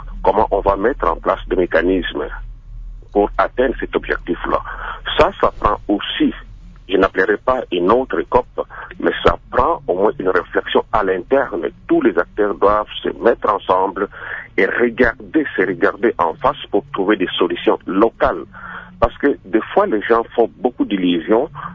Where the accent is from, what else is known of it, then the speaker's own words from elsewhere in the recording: DR Congo; Ici je parle vraiment en tant que Congolais.